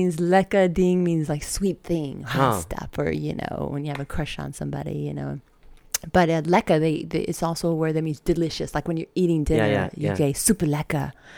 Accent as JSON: {"language": "English", "town": "San Antonio", "region": "Texas", "country": "United States", "said": "I'm from San Antonio, Texas."}